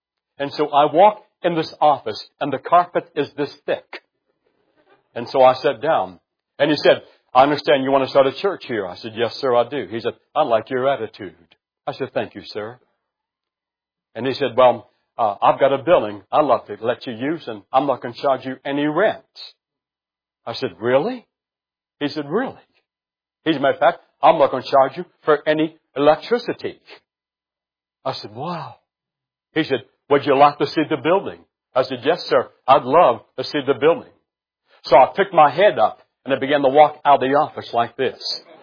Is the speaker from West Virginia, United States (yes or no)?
yes; West Virginia, United States; I'm from West Virginia, the north central part of West Virginia. I never heard of y'all. I heard of Yuns guys. That's what we say in the northern part of West Virginia.